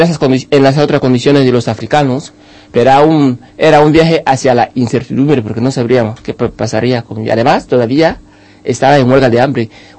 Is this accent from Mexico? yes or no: no; Equatorial Guinea; moved away; yo no salí de Guinea porque yo especialmente viera mi libro, mi vida en peligro de una manera particular, porque yo creo que ya lo estaba. La razón por la cual me vine es porque había cosas que había que aclarar